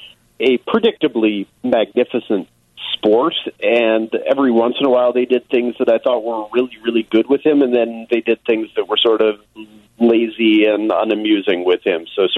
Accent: California, United States; As a Californian myself, I am amused by the Californians.

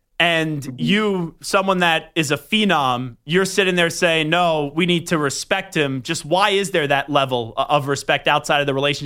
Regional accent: New York City, New York, United States; Yeah, so I live in New York. I'm a New Yorker.

